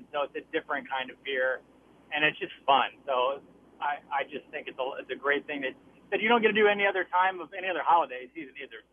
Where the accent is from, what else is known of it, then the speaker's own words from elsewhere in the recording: Fort Dodge, Iowa, United States; So I grew up in Fort Dodge, and the Tortoma Sundowners just put on amazing haunted houses in these giant warehouses downtown.